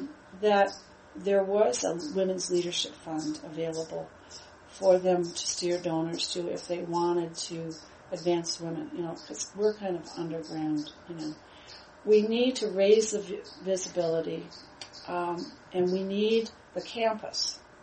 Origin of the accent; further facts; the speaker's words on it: Racine, Wisconsin, United States; We're from Racine, and she's from New York